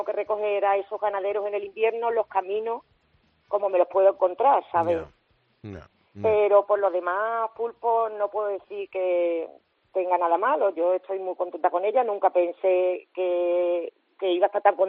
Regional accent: Badajoz, Extremadura, Spain; Aunque yo soy de Badajoz, yo vivo en Monesterio

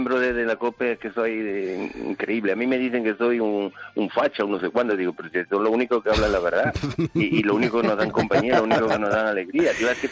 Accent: Córdoba, Andalusia, Spain; ¿Qué voy a decir yo que soy de Córdoba?

